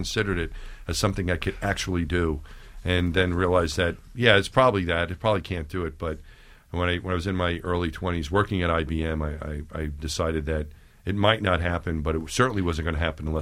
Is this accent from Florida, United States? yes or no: no; Long Island, New York, United States; Growing up in Long Island, it never seemed like a real option to become an astronaut.